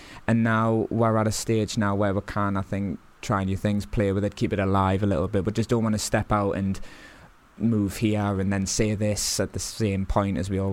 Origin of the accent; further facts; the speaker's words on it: Newcastle, North East England, United Kingdom; accent: Newcastle; moved away as an adult; now in London, United Kingdom; I'm originally from Newcastle, you can probably tell.